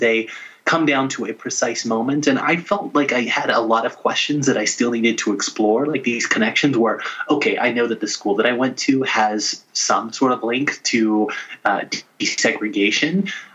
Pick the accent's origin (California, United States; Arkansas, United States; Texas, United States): Arkansas, United States; Little Rock; I grew up in Little Rock, Arkansas. So like we had not just the Central High like integration battle that a lot of people read about in their high school history textbooks